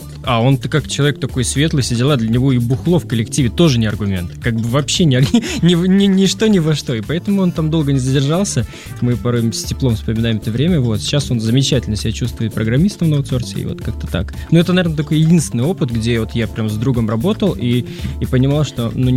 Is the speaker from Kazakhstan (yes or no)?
yes; Kazakhstan; Есть у меня такой товарищ, вот я сам из Казахстана